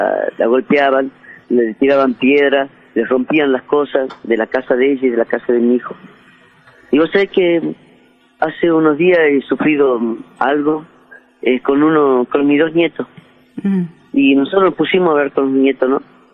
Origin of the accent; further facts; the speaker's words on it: Jujuy, Argentina; Sí, soy colla dura. Soy la expresión de muchos jujeños que sufren avasallamiento, que le quitan las tierras, que cuando amanecen tienen una topadora encima de la casa.